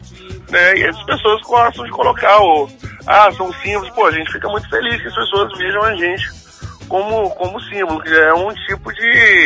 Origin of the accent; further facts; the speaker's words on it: Vila Velha, Espírito Santo, Brazil; A gente nasceu na Barra do Jucu, né? Já cresceu cercado pelo Congo